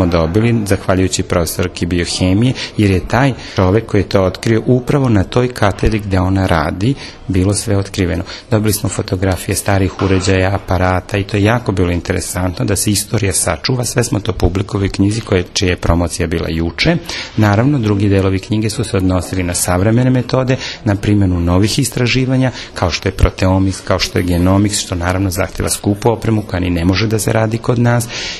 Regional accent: Serbia; Njima je prosto bilo značajno što sam ja iz Srbije

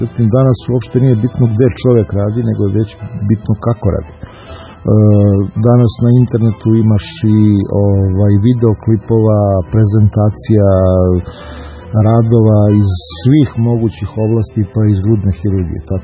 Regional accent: Kragujevac, Šumadija, Serbia; also born or lived in Belgrade; Rođen sam u Beogradu, ali sam ceo život proveo ovde u Kragujevcu

